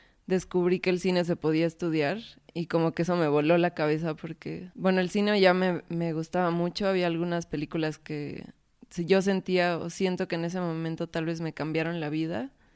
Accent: Pachuca, Hidalgo, Mexico; yo soy de Pachuca, donde tampoco hay como mucha influencia artística por ahí.

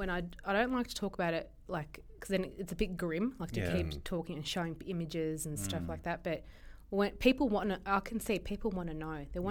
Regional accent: Crete, Greece; I'm from the south. I'm from the islands. I'm from Kipro. I'm from Crete.

